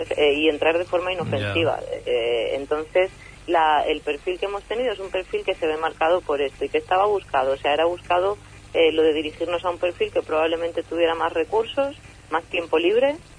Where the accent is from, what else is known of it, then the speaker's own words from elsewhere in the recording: Seville, Andalusia, Spain; moved away as an adult; now in Madrid, Spain; yo soy de Sevilla, yo me vine aquí a Madrid en el año 2000, cuando cumplí los 18